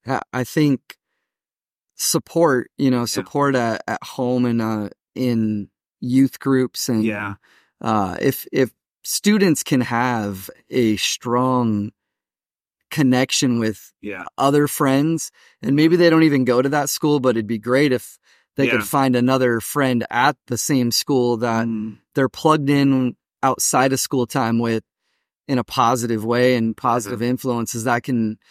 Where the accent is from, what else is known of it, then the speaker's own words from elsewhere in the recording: California, United States; Going back home, I was born and raised in North Central California